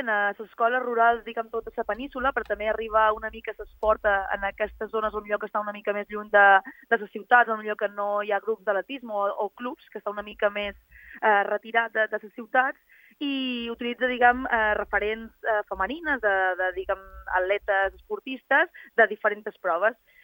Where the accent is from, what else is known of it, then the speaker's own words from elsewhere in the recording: La Mola, Balearic Islands, Spain; a l'escola on jo vaig créixer, aquí a la Mola, que és rural